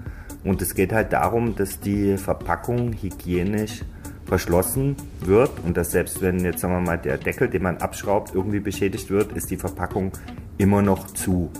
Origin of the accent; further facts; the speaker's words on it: East Germany, Germany; ich komme aus dem Osten